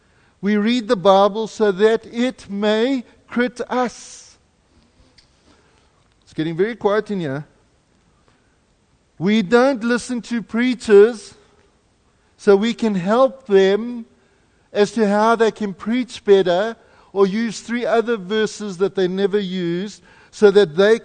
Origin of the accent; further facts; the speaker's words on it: Canada; I'm Canadian too.